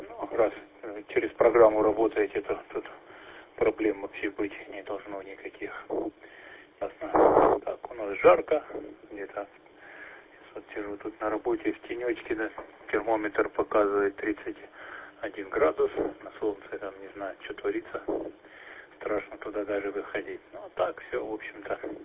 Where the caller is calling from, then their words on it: Kislovodsk, Stavropol Krai, Russia; город Кисловодск. Здесь портативная станция